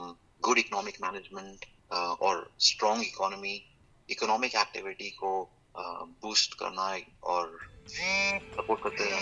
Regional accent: Shimla, Himachal Pradesh, India; now in Australia; Personally from a family perspective मैं शिमला से हूँ, मेरे वाइफ पालमपुर से हैं और हमारे चार बच्चे हैं।

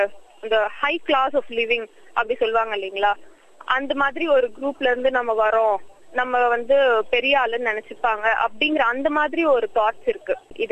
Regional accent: Chennai, Tamil Nadu, India; நான் சென்னையிலதான் பிறந்து வளர்ந்தது எல்லாமே.

